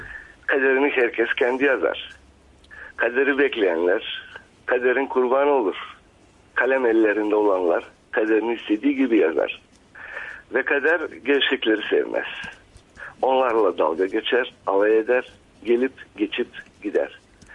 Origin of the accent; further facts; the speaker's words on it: Deliorman, Bulgaria; Bizi ne Türkler kabul ediyor ne Bulgarlar. Onun için tekrarlıyorum. Biz deli ormanlıyız. Biraz da delilik kanımızda.